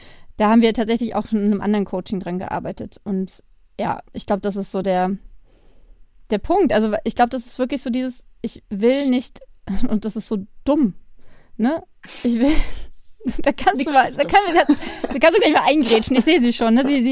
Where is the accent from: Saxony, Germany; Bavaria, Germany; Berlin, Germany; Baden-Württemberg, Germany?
Berlin, Germany; ich komme aus Zehlendorf